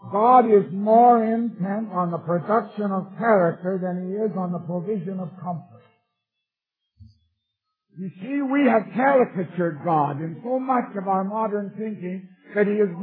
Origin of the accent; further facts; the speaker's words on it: Canada; Now, that doesn't mean much to you democratic Americans. But I'm a Canadian. We have a queen.